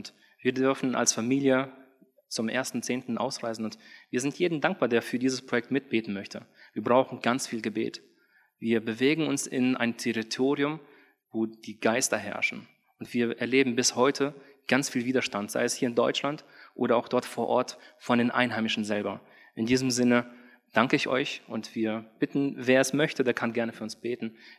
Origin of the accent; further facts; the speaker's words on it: Thailand; Ich bin in Thailand groß geworden.